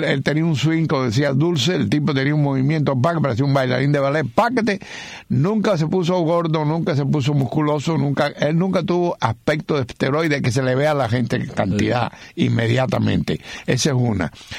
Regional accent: Cuba; como yo soy cubano

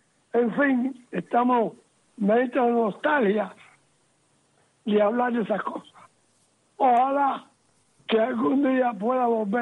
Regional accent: Cuba; moved away as an adult; muchos años desde que salí de Cuba en febrero 11 del 61 y nunca más he regresado.

